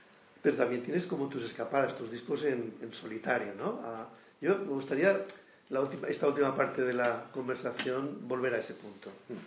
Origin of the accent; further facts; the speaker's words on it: Barcelona, Catalonia, Spain; para mí como barcelonés o como agente externo